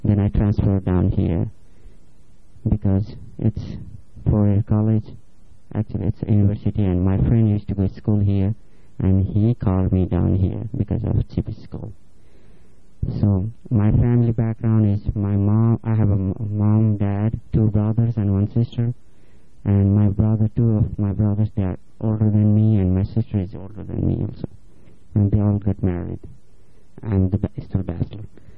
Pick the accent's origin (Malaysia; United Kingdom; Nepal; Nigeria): Nepal; English is a second language; now in United States; I am from Nepal. Nepal is in South Asia. It's in between India and China.